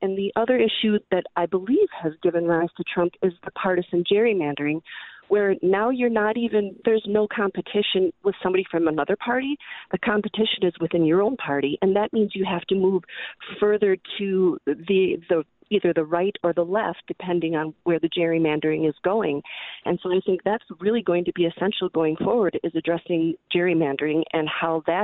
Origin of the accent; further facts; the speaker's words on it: Wisconsin, United States; And I grew up in Northeast Wisconsin, and over the years, I'm still in touch with many, many people there.